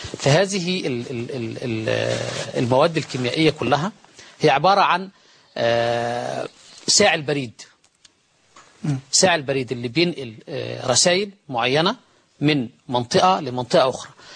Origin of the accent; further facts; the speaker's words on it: Egypt